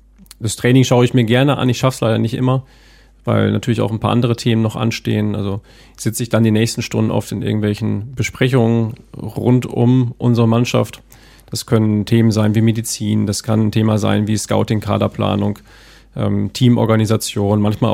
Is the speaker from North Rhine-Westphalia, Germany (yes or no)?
yes; Münster, North Rhine-Westphalia, Germany; Plugendorf. Plugendorf haben wir gewohnt und zwischen den Häusern war eine Wiese und ein Garagenhof.